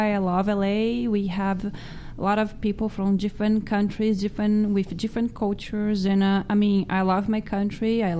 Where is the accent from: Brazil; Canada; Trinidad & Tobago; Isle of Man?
Brazil; English is a second language; moved away as an adult; now in United States; I have to learn English when I came from Brazil.